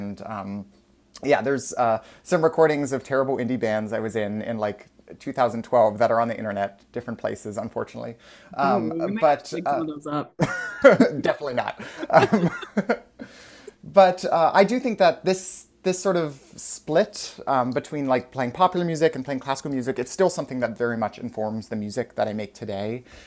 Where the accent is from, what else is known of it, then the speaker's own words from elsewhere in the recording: Reno, Nevada, United States; So I grew up in Nevada originally